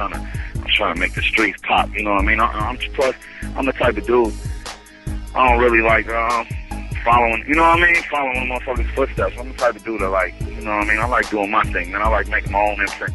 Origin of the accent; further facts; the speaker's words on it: South San Francisco, California, United States; I'm from the hood. I'm from Cypress Block, east side, south San Francisco.